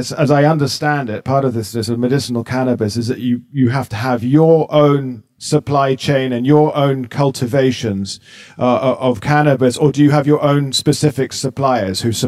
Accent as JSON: {"language": "English", "region": "England", "country": "United Kingdom", "said": "I'm English and I'm still, you know, you go off to somewhere and they say, oh, hooligan."}